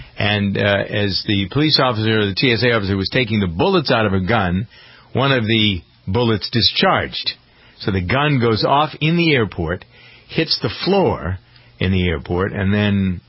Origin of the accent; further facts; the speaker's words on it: New England, United States; accent: New England; And my New England accent is